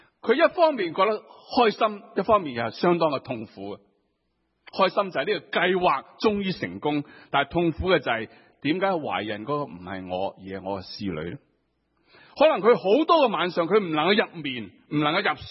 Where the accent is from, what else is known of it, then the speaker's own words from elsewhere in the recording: China; 其实我谂我哋头先都讲到，就系对我哋中国人嚟讲